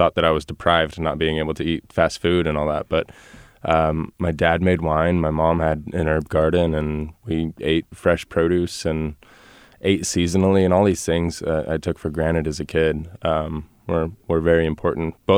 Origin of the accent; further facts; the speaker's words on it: El Dorado Hills, California, United States; I am. Yeah, I grew up in El Dorado Hills.